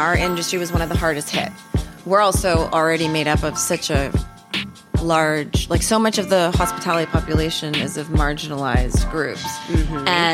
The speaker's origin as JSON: {"language": "English", "town": "Toronto", "region": "Ontario", "country": "Canada", "tie": "born or raised there", "said": "But in Toronto specifically, so I'll speak for my hometown"}